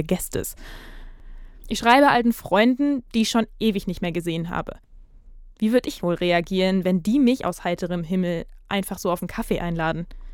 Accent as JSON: {"language": "German", "town": "Geseke", "region": "North Rhine-Westphalia", "country": "Germany", "tie": "born or raised there", "said": "Und wir treffen uns in der Eisdiele am Markt in meiner Heimatstadt Geseke. Fast an der Grenze zum Sauerland."}